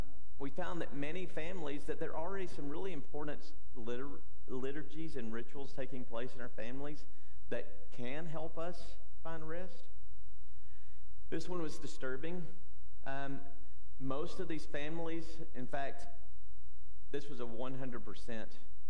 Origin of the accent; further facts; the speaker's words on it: Texas, United States; growing up in West Texas, I loved the sunrise and I loved the sunsets. I loved to watch storms. I loved to watch the cotton grow.